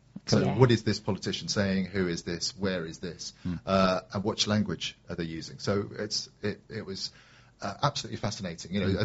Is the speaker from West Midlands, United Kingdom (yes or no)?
no; Deal, South East England, United Kingdom; So yeah, having been born and bred in Deal, where I, you know, my hometown, which I love, and still there now.